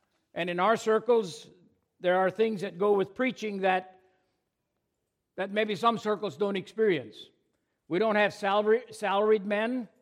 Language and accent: English; Indiana, United States; moved away as an adult; also born or lived in Georgia; now in South Carolina, United States; Some of you might remember that we were once Northern Indiana folk. But 42 years ago, we moved from Northern Indiana to Southern Indiana and later to Georgia, and now, getting close to retirement, moved to South Carolina to where our oldest son lives.